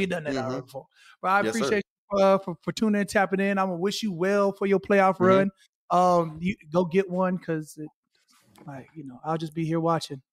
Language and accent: English; Arizona, United States; I'm from Arizona. You know, all my life I grew up watching the Suns